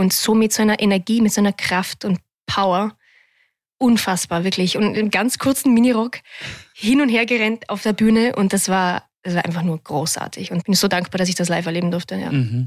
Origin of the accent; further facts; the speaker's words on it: Vorarlberg, Austria; Ich weiß nicht, warum ich grüß dich sage. Ich komme ja aus Vorarlberg.